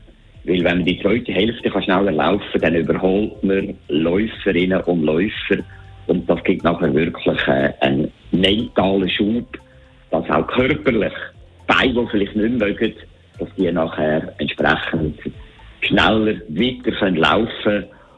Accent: Zurich, Switzerland; Ja, ich bedauere es heute, dass ich als Zürcher den Zürich-Marathon nie gelaufen bin.

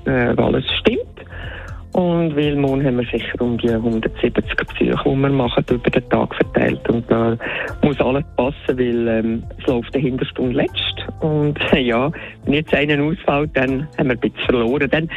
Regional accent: Central Switzerland, Switzerland; Das ist ja schon bei uns in der Schweiz ganz anders verteilt. Also wir haben ja in der Innerschweiz so richtig fürchige Schmutzli

